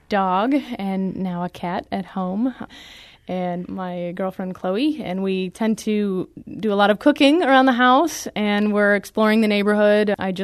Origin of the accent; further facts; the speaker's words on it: Brockton, Massachusetts, United States; I grew up on the south side of Boston. It's from Brockton, Massachusetts.